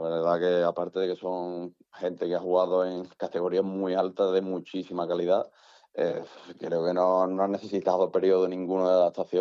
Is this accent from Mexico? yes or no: no; Écija, Andalusia, Spain; yo soy de Ecija, la verdad que siempre gusta volver a casa.